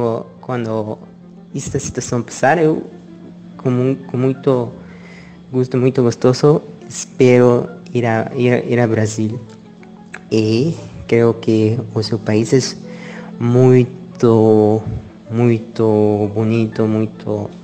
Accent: Playa del Carmen, Quintana Roo, Mexico; Portuguese is a second language; eu sou de Playa del Carmen, México. E pois esta é a primeira vez que eu tento falar português.

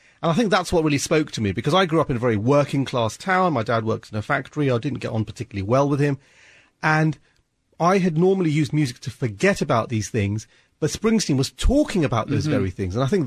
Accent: United Kingdom; Now, I mean, I identify as British. I mean, I kind of identified as British then

